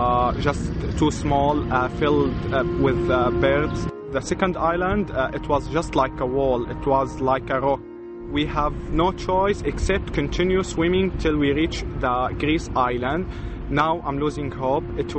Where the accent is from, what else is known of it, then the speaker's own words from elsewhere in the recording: Syria; I am 24 years old. I am from Syria.